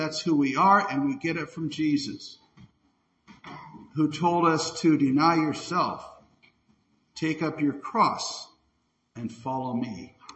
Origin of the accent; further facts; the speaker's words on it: Rock Island, Illinois, United States; born there; I was born on September 3rd, 1956 in St. Anthony's in Rock Island, delivered by Dr. Romeo, weighed in at 11 pounds, 6 ounces.